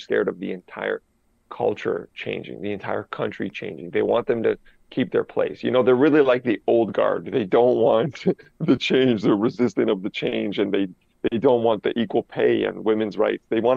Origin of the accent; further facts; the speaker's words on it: Canada; I'm from Canada